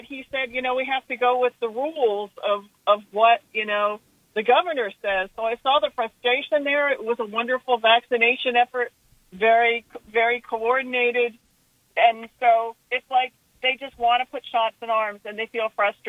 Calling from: Gainesville, Florida, United States; I'm calling from Gainesville

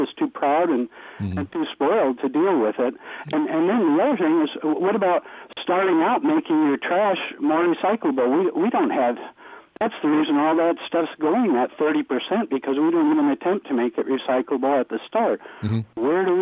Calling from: Mendocino, California, United States; from Mendocino.

